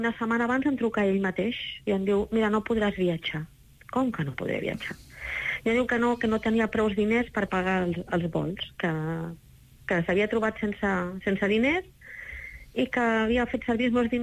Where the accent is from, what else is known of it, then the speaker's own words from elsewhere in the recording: Barcelona, Catalonia, Spain; O sigui, com jo soc de Barcelona, vaig esbrinar-ho per tot arreu.